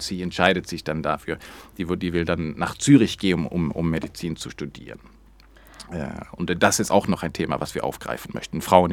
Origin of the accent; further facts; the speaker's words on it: Sweden; German is a second language; now in Germany; Also die wissen, ich bin selbst aus Schweden